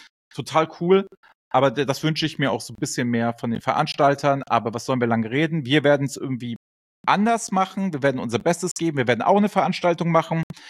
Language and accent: German; Hamburg, Germany